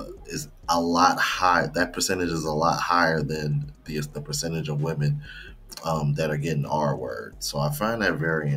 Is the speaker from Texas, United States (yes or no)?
no; Cincinnati, Ohio, United States; as you guys know, I am from Cincinnati, Ohio. You know what I'm saying? Cincinnati tattoo with the skyline. So, you know, I'm proud of where I'm from.